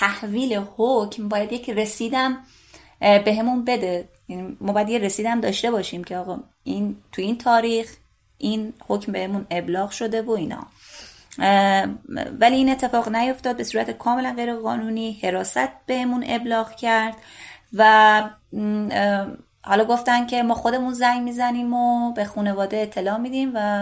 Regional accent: Gilan, Iran; حتی من شمالی هستم، گیلانی هستم

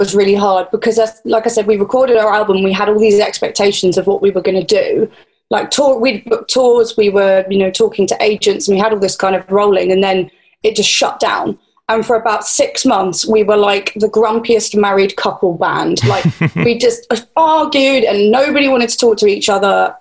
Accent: England, United Kingdom; I'm English

